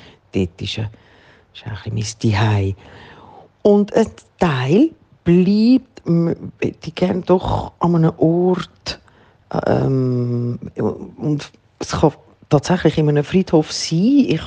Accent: Locarno, Ticino, Switzerland; now in Zurich, Switzerland; Ich bin in Locarno aufgewachsen am See. Und ich bin hier in Zürich auch an einem See.

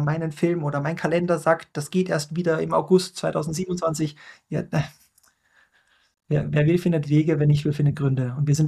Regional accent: Vienna, Austria; ich komme aus Wien. Das ist so die Stadt der Raunzer und Jammerer, würde man im deutschsprachigen Raum sagen.

